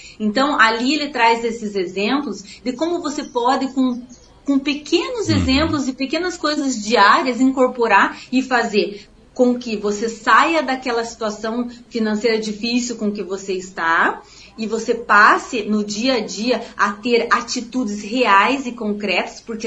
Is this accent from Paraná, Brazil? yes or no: yes; Tibagi, Paraná, Brazil; Eu sou paranaense, eu sou aqui do Paraná, eu sou, a minha família, eu morei no distrito de Tibagi chamado, eu me criei lá, uhum. Alto do Amparo